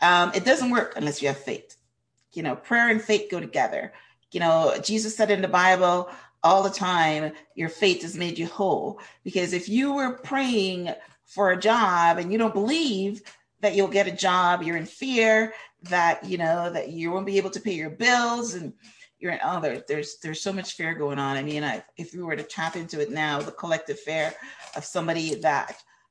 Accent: Canada; moved away as an adult; I had just moved to this country, and I had this irrational fear because I'm a Canadian. I'm not a citizen

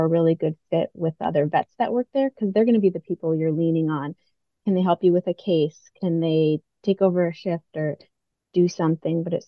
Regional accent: Minnesota, United States; So, I grew up in Minnesota and there aren't many oceans there.

